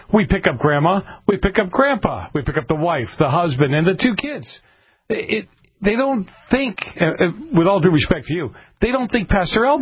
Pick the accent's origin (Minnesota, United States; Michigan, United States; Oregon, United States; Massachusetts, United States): Massachusetts, United States; moved away; One is my home state of Massachusetts, which there's something wrong with the air there. It's been really bad since I left with some of the stuff that they do.